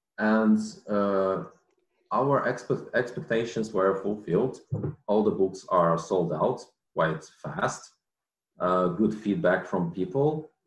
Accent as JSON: {"language": "English", "region": "Kyiv", "country": "Ukraine", "said": "I'm originally not from here. I'm from Kyiv, but I just live here."}